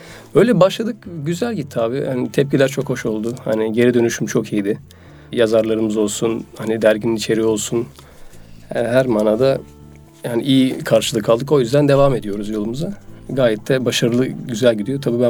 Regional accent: Bursa, Turkey; now in Istanbul, Turkey; Bursalıyım. 10 senedir İstanbul'da yaşıyorum. Yaşım 24.

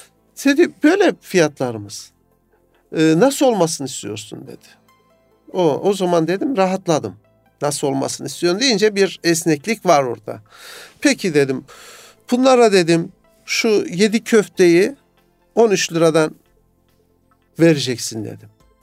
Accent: Kayseri, Turkey; Sen nerelisin dedi. İkinci soru. Kayserliyim.

